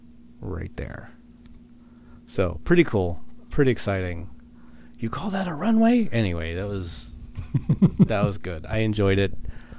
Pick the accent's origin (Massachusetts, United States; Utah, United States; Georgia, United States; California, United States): California, United States; South Lake Tahoe; Saw pieces of my hometown, I guess you could call it.